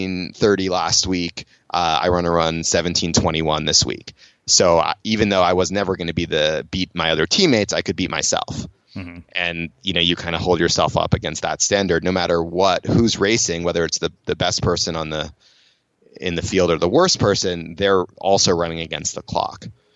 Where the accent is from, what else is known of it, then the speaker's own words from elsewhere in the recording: Boston, Massachusetts, United States; I grew up in Boston. I wanted to play on the Red Sox.